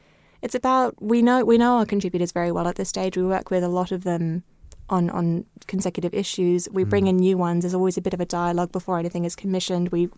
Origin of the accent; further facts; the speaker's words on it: Australia; I grew up in Australia, which is a land of harsh light and bright colours